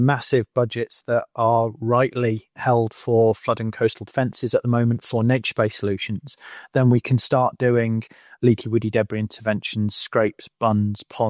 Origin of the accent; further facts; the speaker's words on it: Wales, United Kingdom; You know, I remember I grew up in North Wales and I remember being snowed in for 3 or 4 days and having to walk out down the lane.